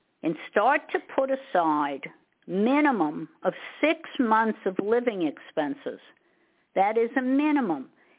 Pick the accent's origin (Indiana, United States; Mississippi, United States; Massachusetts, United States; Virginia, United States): Massachusetts, United States; Now, I originally came from Massachusetts. Maybe you could tell from my accent.